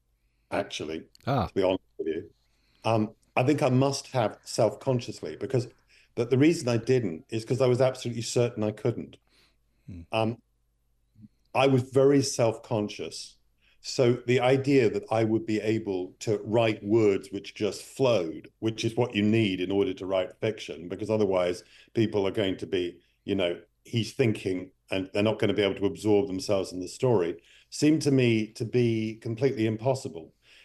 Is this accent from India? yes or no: no; United Kingdom; now in United States; Challenging if you're a British person.